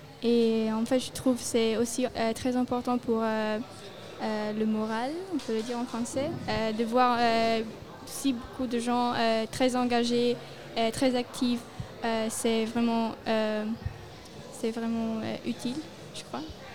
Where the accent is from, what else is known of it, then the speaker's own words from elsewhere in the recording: Ticino, Switzerland; Moi, je viens du Tessin, en fait. J'ai 18 ans et je suis venue en train.